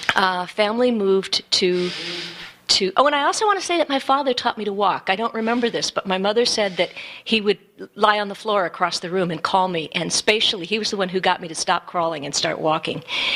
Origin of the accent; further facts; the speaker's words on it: Detroit, Michigan, United States; born there; And I was born in Michigan, in Detroit, in 1956.